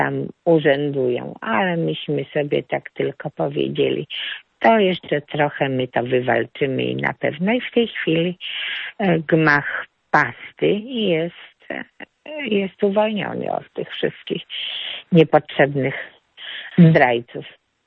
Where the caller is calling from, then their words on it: Masovian Voivodeship, Poland; z Mazowsza.